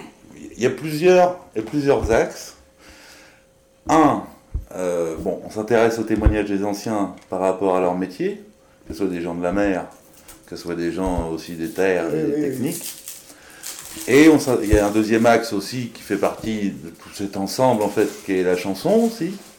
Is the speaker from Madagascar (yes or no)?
no; Fécamp, Normandy, France; moi je suis de Fécamp